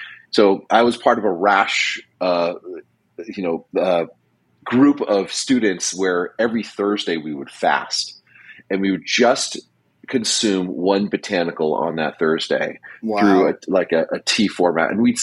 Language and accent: English; United States; I'm an American.